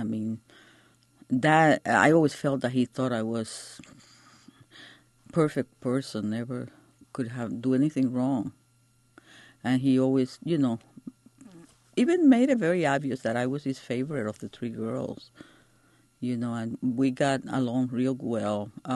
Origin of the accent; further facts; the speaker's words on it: Fajardo, Puerto Rico; born there; I was born in Fajardo, Puerto Rico, and my parents, they both were born in Puerto Rico also.